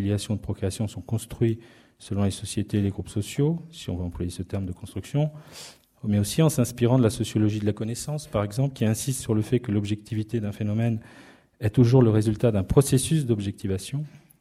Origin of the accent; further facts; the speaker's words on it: France; à l'heure où vient d'être votée chez nous en France la loi sur le mariage pour tous